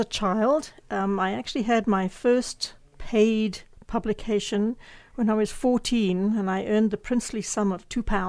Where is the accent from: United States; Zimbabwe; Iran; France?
Zimbabwe; now in Canada; I was born and bred in Zimbabwe, and I left there in 1982 and came to Canada, and it was a real culture shock. You know, I soon got used to it. Canada has very definitely become home.